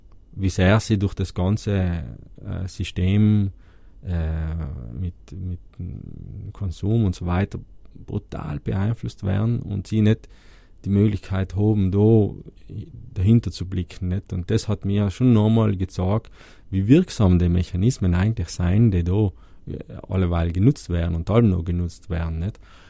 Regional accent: Trentino-Alto Adige, Italy; Aber daheim, ich sage mal, Südtirol passt schon, ist schon meine Heimat.

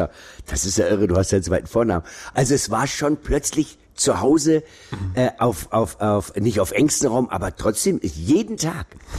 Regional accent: Berlin, Germany; ich komme jetzt auch aus Berlin

